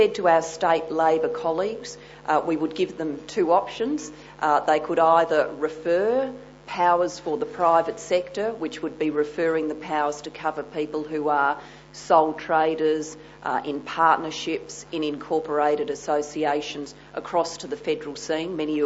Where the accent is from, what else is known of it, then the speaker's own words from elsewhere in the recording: Victoria, Australia; Obviously, I'm from Victoria. There's a sizeable industry there